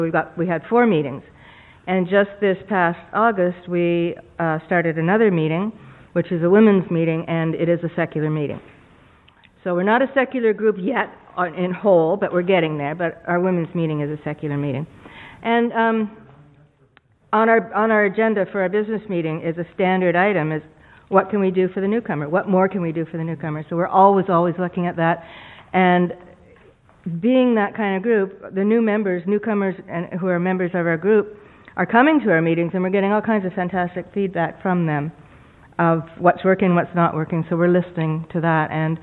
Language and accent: English; Collingwood, Ontario, Canada; And, keep in mind we're from Collingwood, Wasaga Beach. A little provincial.